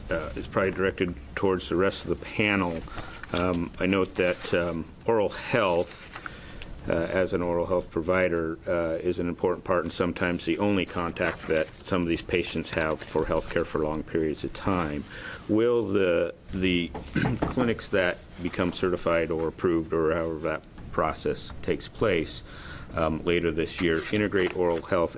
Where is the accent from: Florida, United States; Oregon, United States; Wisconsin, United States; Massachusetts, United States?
Oregon, United States; And I'm from Lane County, so specifically also with Trillium.